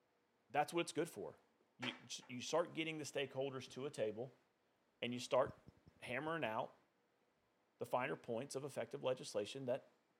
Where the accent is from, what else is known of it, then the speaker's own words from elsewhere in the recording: Somerville, United States; now in Rock Hill, United States; I hail from Somerville, but living up here in Rock Hill for now, what, almost 20 years